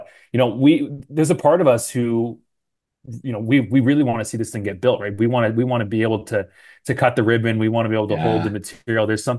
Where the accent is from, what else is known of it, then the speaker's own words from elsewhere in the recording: Canada; as a Canadian myself